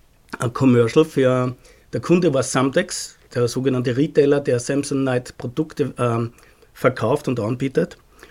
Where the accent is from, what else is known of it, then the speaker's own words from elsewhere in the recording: Graz, Styria, Austria; born there; moved away as an adult; now in Vienna, Austria; Eigentlich bin ich geboren in Graz, gebürtiger Grazer, im Herzen immer ein Steirer. Bin in den 90er Jahren dann nach Wien gegangen.